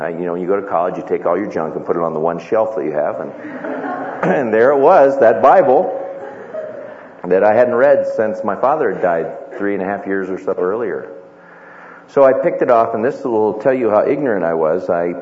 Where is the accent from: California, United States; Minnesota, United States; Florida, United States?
Florida, United States; I was born in Florida, grew up in a nominal Christian home.